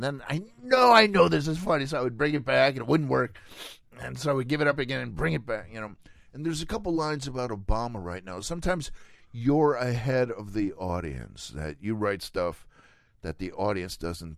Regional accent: Milwaukee, Wisconsin, United States; I grew up in Milwaukee. We didn't get the 60s till 1974.

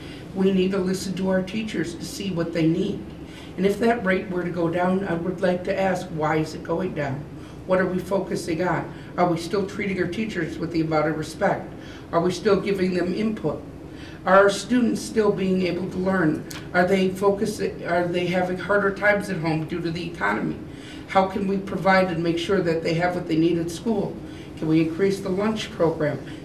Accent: Whitewater, Wisconsin, United States; I'm originally from Whitewater, Wisconsin.

